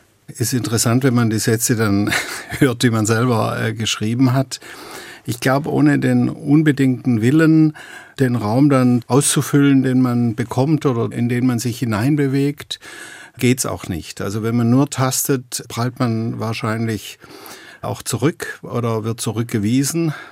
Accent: Stuttgart, Baden-Württemberg, Germany; born there; Wenn man jetzt nach Stuttgart kommt, merkt man das schon, dass es eine Heimat ist.

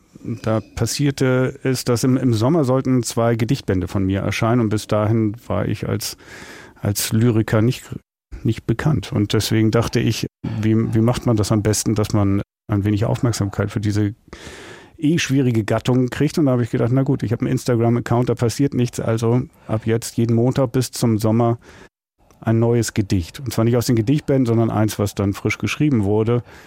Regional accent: Hamburg, Germany; In meiner Freizeit, ja, ich habe viele Jahre meiner Jugend auf dem Bolzplatz verbracht.

